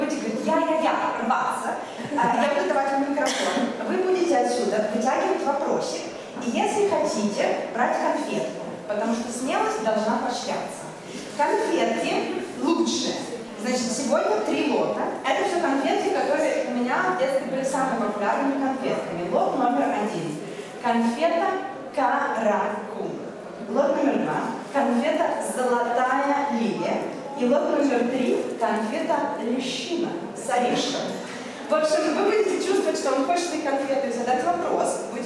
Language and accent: Russian; Minsk, Belarus; я из Беларуси, и конкретно я из города Минска. В Европах я живу с очень разных лет, у меня было несколько миграций, но в последний период я живу здесь, где-то в этих широтах, не в немецких, с 2024